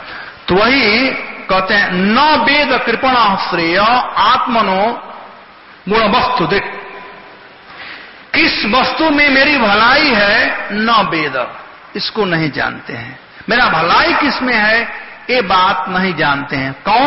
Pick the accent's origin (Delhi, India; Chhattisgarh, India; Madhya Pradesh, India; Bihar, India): Bihar, India; हमारे यहां बिहार में कहावत है, जो रोगिया मांगेला वह बैदा बतावेला है।